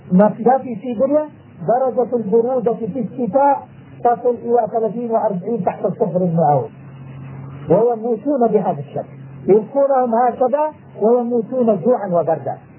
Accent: Jordan; الذين عندنا في الأردن

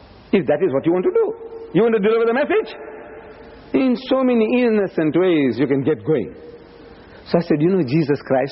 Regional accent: South Africa; I said, look, I'm a South African.

